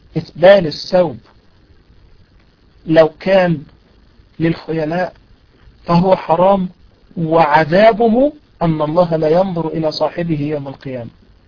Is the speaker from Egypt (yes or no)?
yes; Egypt; البناطيل القصيرة اللي بيسموها عندنا في مصر البنتكور